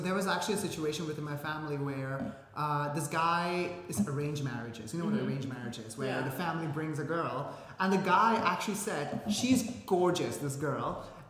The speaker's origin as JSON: {"language": "English", "region": "the South", "country": "United States", "said": "Most people that I know, at least, where I'm from the South, they are curvier, both men and women."}